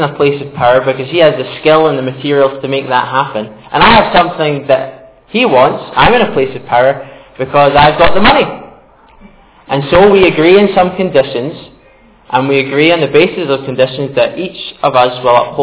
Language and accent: English; Portree, Scotland, United Kingdom; also born or lived in Staffin / Stirling / Glasgow; I grew up in Staffan from 0 to about 6, and then moved to Portree. The bright lights of Portree, it was like a city to me at the time. And lived here till I was 19